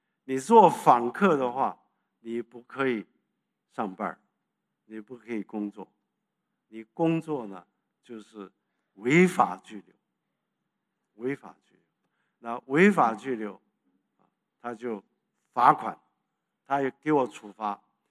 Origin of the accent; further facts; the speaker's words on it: South Korea; 我是韩国土生土长的中国人，山东人。我父母是山东人，我不是山东人，但是我跟他们山，所以就是我是山东人。